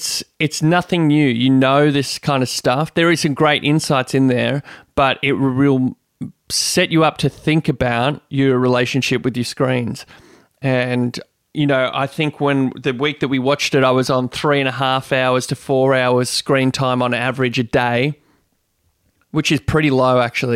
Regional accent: Western Australia, Australia; I am from Western Australia and was a keen bodyboarder

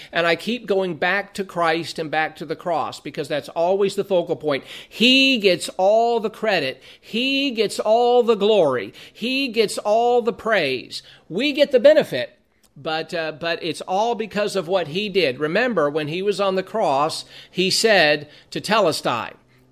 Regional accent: California, United States; I was a boy growing up in Southern California, this was back in the mid-70s

